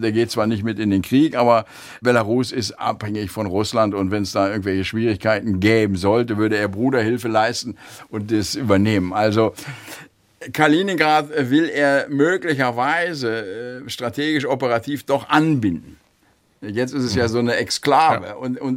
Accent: Lüneburg, Lower Saxony, Germany; Ich komme aus Lüneburg, da war die Grenze 80 oder 100 Kilometer weg

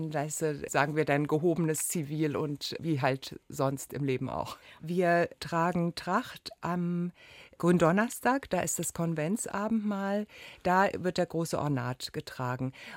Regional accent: Göttingen, Lower Saxony, Germany; born there; Ich bin ja in Göttingen geboren und dort in der evangelischen Jugendarbeit gewesen.

